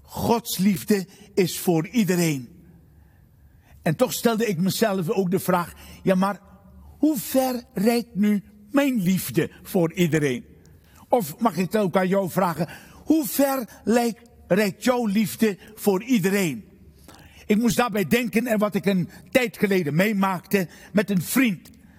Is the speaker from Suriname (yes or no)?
yes; Suriname; Het was in februari van dit jaar dat ik in Suriname was, waar ik vandaan kwam.